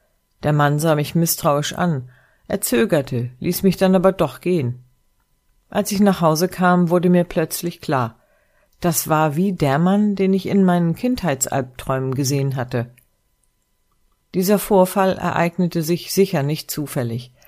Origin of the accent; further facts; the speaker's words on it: China; Ich stamme auch aus China.